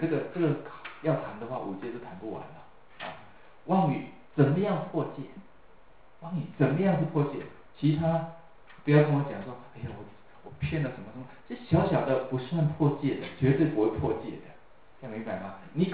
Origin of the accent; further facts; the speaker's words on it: China; 跟我们中国，现在我们中国人就是一夫一妻制，对不对？